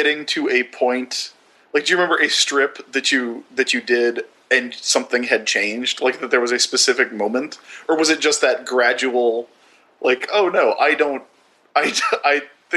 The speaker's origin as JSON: {"language": "English", "region": "the South", "country": "United States", "tie": "born or raised there", "said": "I think growing up in the South, like, Matt and I have probably had that experience too"}